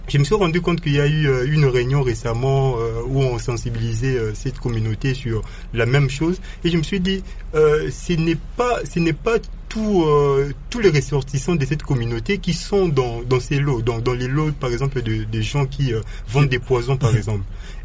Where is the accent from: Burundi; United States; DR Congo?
DR Congo; Alors que nous sommes Congolais, nous sommes appelés à cohabiter, à rester ensemble.